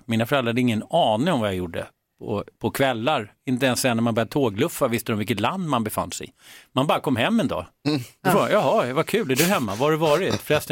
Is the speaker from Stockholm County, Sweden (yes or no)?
yes; Sollentuna, Stockholm County, Sweden; I Sollentuna där jag växte upp